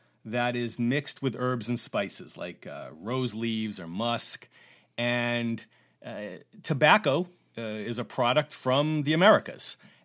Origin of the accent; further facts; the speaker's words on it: Massachusetts, United States; The fascination with China started when I was very young. I was growing up on Cape Cod, and I always was interested in the Great Wall and in China in general.